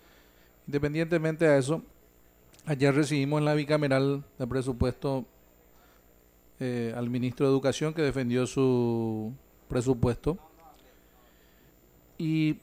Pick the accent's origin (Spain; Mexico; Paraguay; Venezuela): Paraguay; Pero Paraguay fue uno de los peores. O sea, nuestra educ